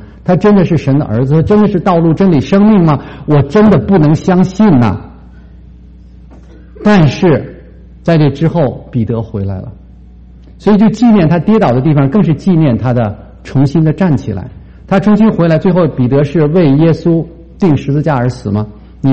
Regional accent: Beijing, China; 我说我是北京人，这是我从小长大的地方，我现在在这个地方

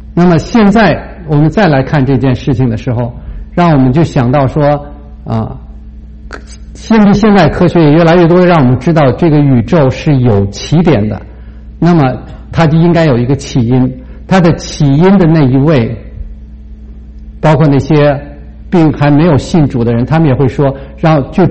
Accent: China; 我想说的是我们从小长大的环境有的时候其实是会很矛盾的

